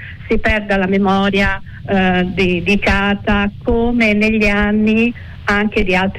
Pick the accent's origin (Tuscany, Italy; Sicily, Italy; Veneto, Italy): Tuscany, Italy; Florence; io sono fiorentina